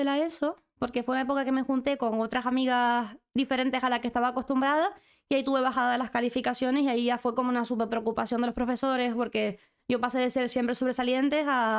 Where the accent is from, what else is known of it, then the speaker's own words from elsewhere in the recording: La Orotava, Canary Islands, Spain; yo soy del norte de la isla, precisamente de La Orotava, pero yo comienzo lo que es la primaria, bueno, la educación infantil y primaria en Puerto de la Cruz, en un colegio público